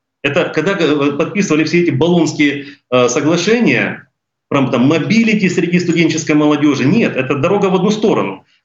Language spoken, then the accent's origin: Russian; Kyiv, Ukraine; accent: southern Russian; Я понимаю, что, наверное, и меня слышен там, какой-то южно-русский акцент. Да, это слышно было. И нас слышали то, что мы из Киева.